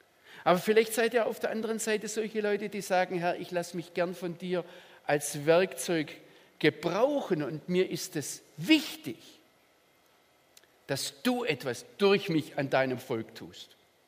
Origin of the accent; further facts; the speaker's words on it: Germany; Als Deutscher kann ich es als Mensch, als ganz normaler Mann, wie soll ich jemand eifersüchtig machen?